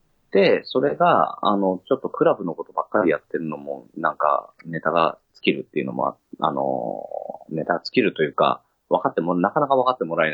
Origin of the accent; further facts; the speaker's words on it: Kitakyushu, Fukuoka, Japan; 私も北九州なんです。